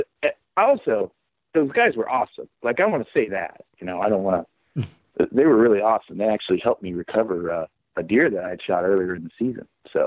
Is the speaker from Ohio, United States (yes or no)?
no; Illinois, United States; moved away; She just doesn't have a ton of time since we're originally from Central Illinois. So when we moved out here, lack of grandmas really puts a hamper on whether you have a babysitter or not